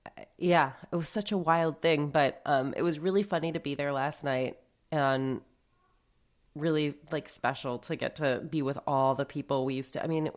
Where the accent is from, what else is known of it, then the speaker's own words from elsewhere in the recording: Denver, Colorado, United States; Where are you from? And I was like, Denver.